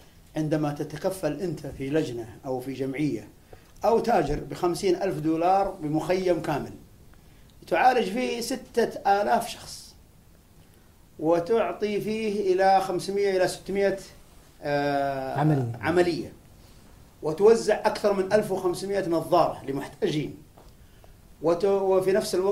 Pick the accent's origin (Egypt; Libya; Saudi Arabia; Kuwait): Saudi Arabia